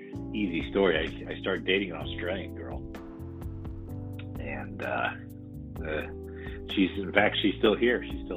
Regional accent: California, United States; Yep. Yep. I'm a Bay Area boy.

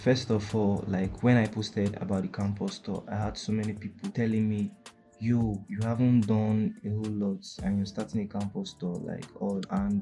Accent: Nasarawa, Nigeria; I'm from Nasarawa State. I'm an Igon boy.

